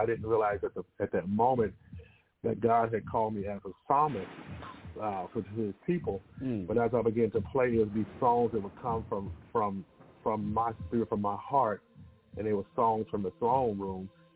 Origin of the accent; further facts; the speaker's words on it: Tyler, Texas, United States; from Tyler, Texas, born and raised by my grandmother and mother, father, and we say a host of aunts and uncles. So when you're born in Texas, everybody raised you